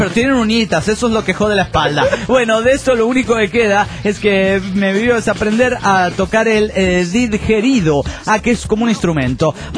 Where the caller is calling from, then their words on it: Santo Domingo, Distrito Nacional, Dominican Republic; de Santo Domingo, República Dominicana.